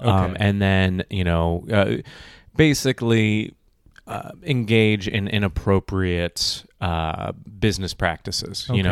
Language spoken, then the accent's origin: English; California, United States; I'm from California originally